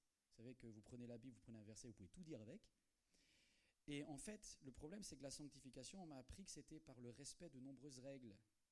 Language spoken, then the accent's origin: French; Brittany, France; je viens de Bretagne